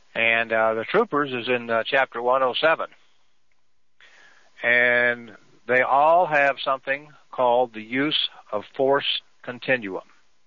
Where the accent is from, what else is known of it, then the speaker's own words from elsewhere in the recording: Kansas, United States; It isn't like down when I grew up in Kansas where the sunrise and sunset, I mean, it's coming up at a lot more of a straighter angle